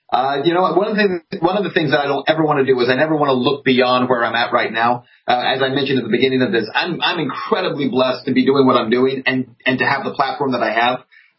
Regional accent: Texas, United States; I'm from Texas, and I always say you're down in Texas. So now I'm from further west than you are.

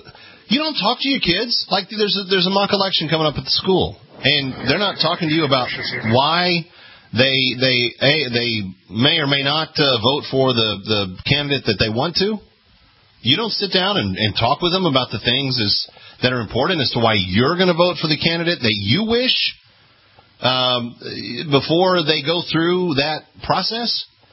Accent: Fort Worth, Texas, United States; Dina is in Fort Worth, Texas, my hometown originally.

